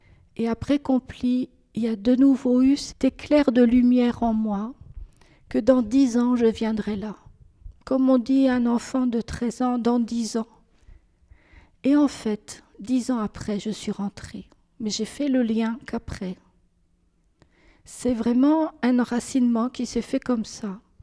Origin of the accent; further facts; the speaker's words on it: Nantes, Pays de la Loire, France; je suis nantaise. Je suis née dans une famille non seulement chrétienne mais pratiquante.